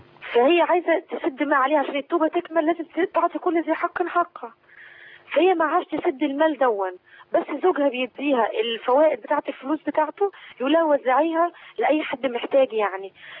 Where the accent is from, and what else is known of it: Tunisia